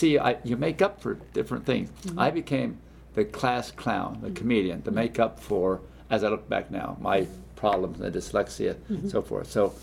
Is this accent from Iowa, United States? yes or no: no; Belvidere, New Jersey, United States; also born or lived in Sunbury, Pennsylvania; I was born in Sunbury, Pennsylvania, and right after that, the Sunbury Converting Works was transferred to Belvedere, New Jersey.